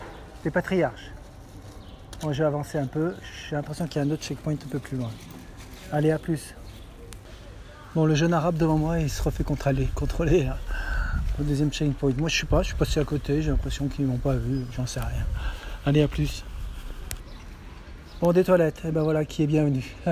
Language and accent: French; France; Alors non, j'ai pas de couteau et je suis français.